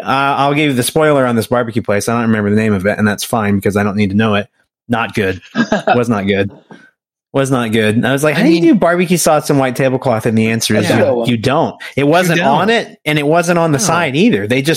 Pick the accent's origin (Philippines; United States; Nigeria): United States; Hot Springs, Arkansas; I feel dumb because I grew up in Hot Springs.